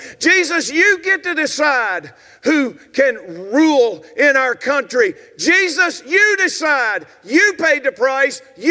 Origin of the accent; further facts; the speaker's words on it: Southern United States, United States; I was raised in the South. I hung out. There was only two cultures, black and white.